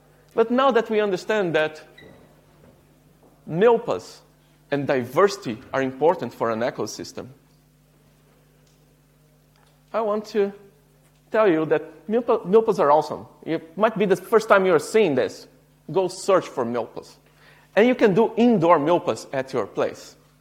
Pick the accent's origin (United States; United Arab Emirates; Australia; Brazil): Brazil; I'm from Brazil. We were a colony for a long time.